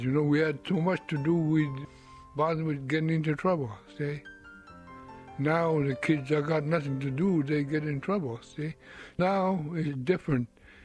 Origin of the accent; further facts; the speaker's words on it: Death Valley, Alaska, United States; I grew up in Death Valley. That's about 90 miles from Nome. That's around Fish River area.